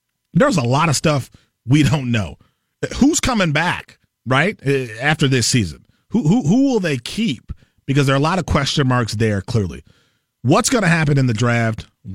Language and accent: English; Milwaukee, Wisconsin, United States; And I grew up in Milwaukee